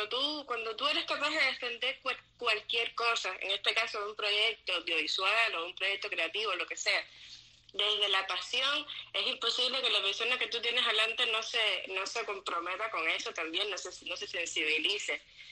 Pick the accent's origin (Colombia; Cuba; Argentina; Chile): Cuba; moved away; la mayoría de nosotros salimos de Cuba. Que no solamente salimos de Cuba, tú sabes, por lo bonito de ir a otro país, sino por la falta de libertades, la falta de democracia